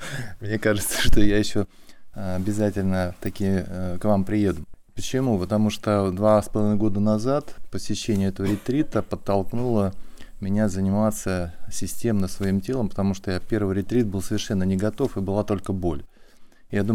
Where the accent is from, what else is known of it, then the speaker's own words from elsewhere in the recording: Moscow, Russia; я из Москвы, и здесь уже не первый раз